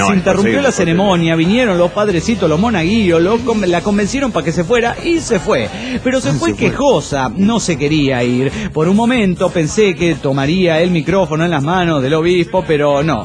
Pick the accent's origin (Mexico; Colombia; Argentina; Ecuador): Ecuador; now in Valencia, Spain; ecuatoriano desde Valencia, España.